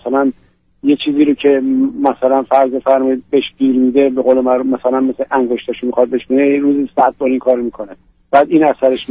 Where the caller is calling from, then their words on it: United States; من از امریکا هستم.